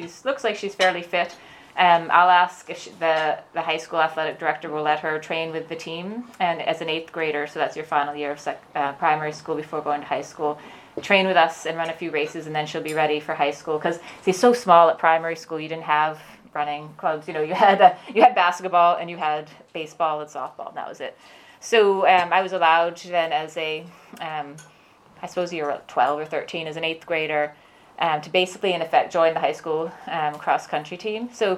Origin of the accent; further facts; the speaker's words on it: Maine, United States; I wasn't born here. So, I was born in Maine in the United States, which is on the East Coast beside Canada.